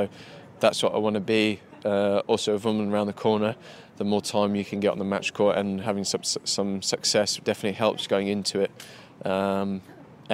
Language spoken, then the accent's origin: English; United Kingdom; Playing another Brit, being the British number one, you obviously want to win